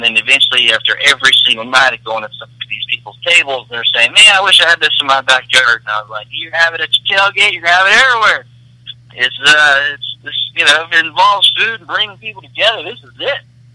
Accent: United States; I understand, don't get me wrong, I'm American.

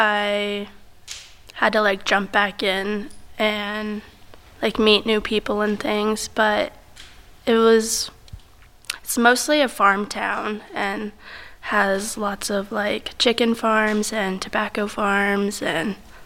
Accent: Kinston, North Carolina, United States; Yes, I was born in Kinston, North Carolina, and I lived there for most of my life.

